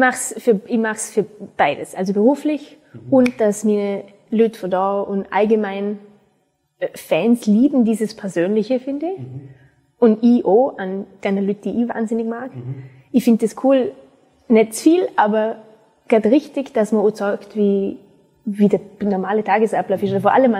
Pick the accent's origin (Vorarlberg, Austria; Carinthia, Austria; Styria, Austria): Vorarlberg, Austria; Und ich bin eine sehr stolze Österreicherin.